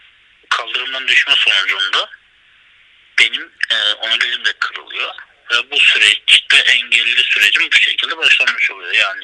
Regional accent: Nevruz, Sivas, Turkey; born there; 90 yılında Sivas'ın Nevruz köyünde doğdum.

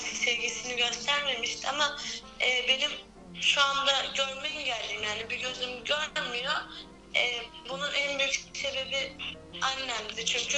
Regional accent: Istanbul, Turkey; Yok, İstanbul'da doğup büyüdüm ve İstanbul'da da kurumuna verildim.

